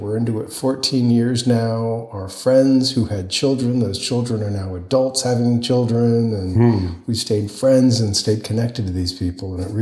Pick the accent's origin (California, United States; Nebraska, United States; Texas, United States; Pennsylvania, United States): California, United States; Pasadena; Well, so my partner and I, born and raised in Pasadena, California, near Los Angeles. And my family is French.